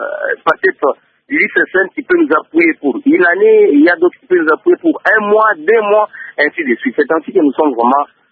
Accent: Mambasa, Ituri, DR Congo; les problèmes environnementaux que nous connaissons chez nous à Mambasa

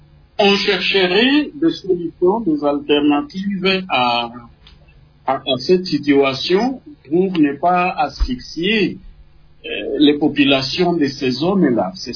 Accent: DR Congo; Mais alors, de nouveau, le problème chez nous en RDC, c'est le contrôle de nos populations.

